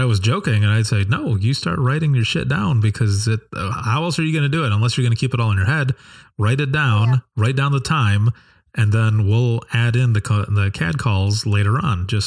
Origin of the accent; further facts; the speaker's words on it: Michigan, United States; also born or lived in Florida; And when I moved from Florida back home to Michigan and started working with Allegan